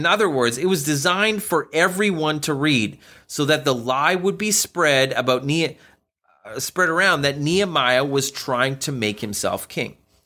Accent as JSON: {"language": "English", "country": "Canada", "said": "as a Canadian, I can't miss hockey."}